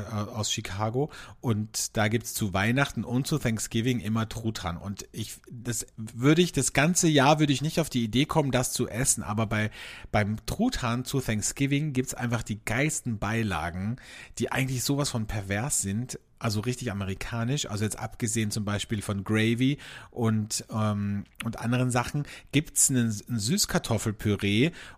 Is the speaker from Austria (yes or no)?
yes; Austria